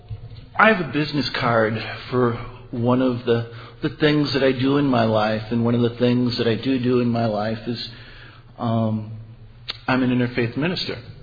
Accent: Deer Park, Illinois, United States; I'm a grateful member of Al-Anon. I hail from Deer Park, Illinois, which is one of the northwest suburbs of Chicago.

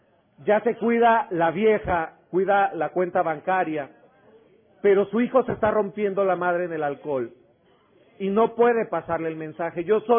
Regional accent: Xalapa, Veracruz, Mexico; soy alcohólico y vengo de Jalapa, Veracruz, México.

